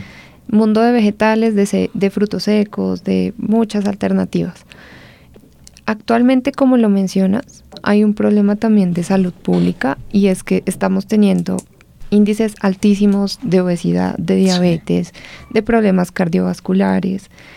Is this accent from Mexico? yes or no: no; Colombia; para absolutamente todo lo que nosotros comemos como colombianos